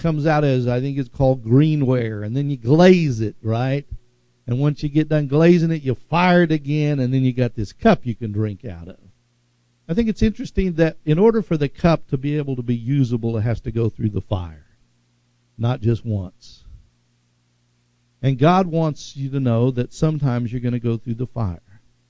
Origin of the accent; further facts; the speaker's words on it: Tulsa, Oklahoma, United States; also born or lived in Tahlequah; When I was about in fourth grade, we lived in Tahlequah for a while. Most of my life I grew up in West Tulsa. My mom was homesick for her mom, and so we moved down here for a while.